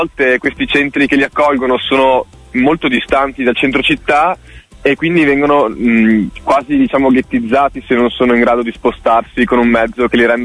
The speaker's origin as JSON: {"language": "Italian", "town": "Vicenza", "region": "Veneto", "country": "Italy", "said": "Beh, allora io intanto vengo da Vicenza."}